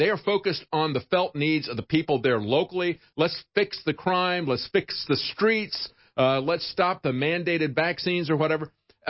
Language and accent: English; Tampa, Florida, United States; born there; when I went back to my where I was born in Tampa.